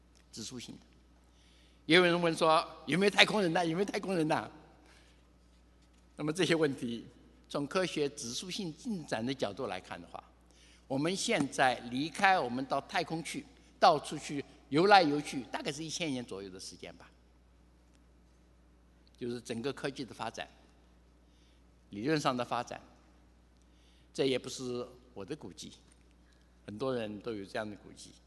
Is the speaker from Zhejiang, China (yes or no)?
yes; Wenzhou, Zhejiang, China; now in United States; 我是温州人，我第一次回温州时候大概6岁的样子吧，抗战胜利回去没有电灯。